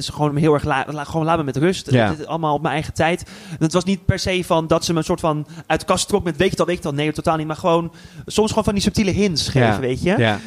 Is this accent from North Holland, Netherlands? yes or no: yes; Zaanstad, North Holland, Netherlands; born there; Ja, ik ben gewoon geboren in Zaanstad.